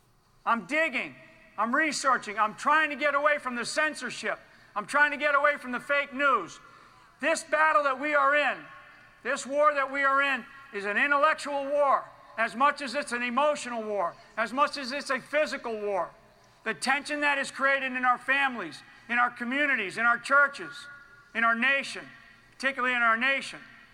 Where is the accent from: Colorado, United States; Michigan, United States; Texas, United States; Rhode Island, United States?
Rhode Island, United States; I'm from up in the state of Rhode Island, where I grew up in the New England area.